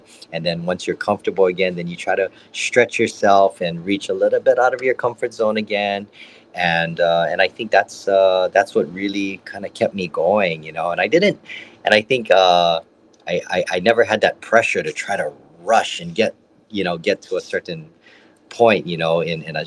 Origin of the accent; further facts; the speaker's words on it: Honolulu, Hawaii, United States; Yeah, born and raised in Honolulu, specifically spent most of my life in the Kaimuki area near Diamond Head. And I still live there, still home for me.